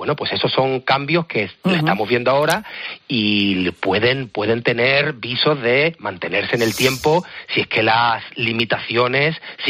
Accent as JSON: {"language": "Spanish", "town": "Seville", "region": "Andalusia", "country": "Spain", "said": "Yo soy de Sevilla"}